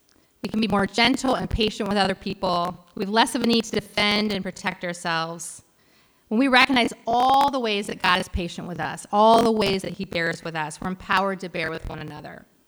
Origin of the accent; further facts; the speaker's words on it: Ohio, United States; I'm from Ohio, which is actually quite flat